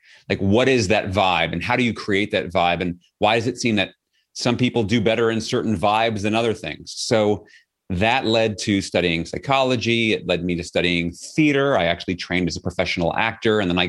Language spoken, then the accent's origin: English; Flushing, New York, United States; So I mentioned I grew up in Flushing, Queens. So that's why I talk like this sometimes if I want to.